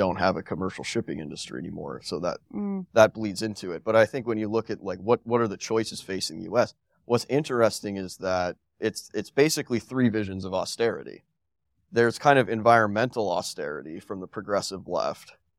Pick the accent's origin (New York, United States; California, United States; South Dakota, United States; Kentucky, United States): South Dakota, United States; I'm from South Dakota. We were the last.